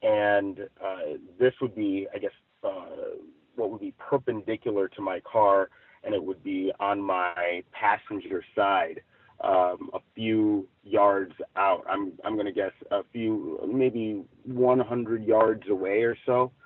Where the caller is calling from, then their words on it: Pomona, California, United States; I am reporting from Pomona, California today.